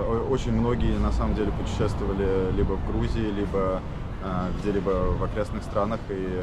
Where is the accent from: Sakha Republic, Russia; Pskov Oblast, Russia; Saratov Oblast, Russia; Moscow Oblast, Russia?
Saratov Oblast, Russia; Saratov; now in United States; Я сам из Саратов, Россия.